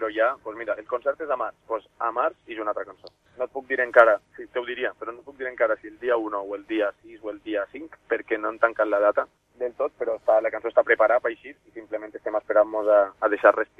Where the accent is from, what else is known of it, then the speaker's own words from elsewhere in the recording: Pego, Valencian Community, Spain; El poble de Pego, no puc estar més orgullós de ser d'on soc.